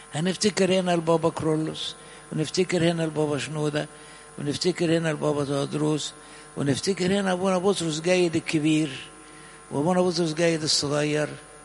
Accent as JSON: {"language": "Arabic", "town": "Asyut", "region": "Asyut Governorate", "country": "Egypt", "said": "لأن أنا من أسيوط"}